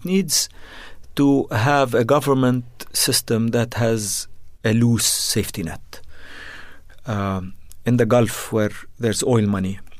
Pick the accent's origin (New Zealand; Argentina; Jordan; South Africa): Jordan; born or raised there; also born or lived in Beirut, Lebanon